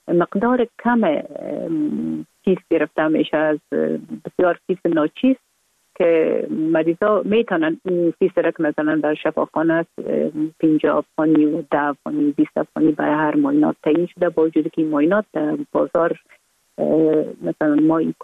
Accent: Kabul, Afghanistan; ما در کابل به دنیا آمدیم، اصلا از طرف پدر از ننگرهار و از طرف مادر از کابل هستیم. در کابل به دنیا آمدیم،

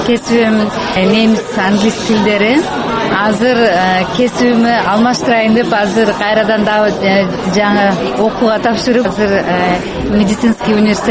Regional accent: Osh, Osh Region, Kyrgyzstan; moved away as an adult; now in Graz, Austria; Мен Кыргызстандан болом, Ош шаарынан. 2001 жылдан бери Австрияда окуп, ошо боюнча калганмын. Бул жакта турмушка чыктым.

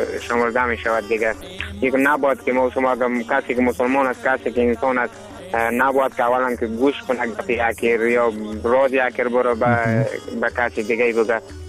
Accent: Afghanistan; همه ما شما افغان هستیم

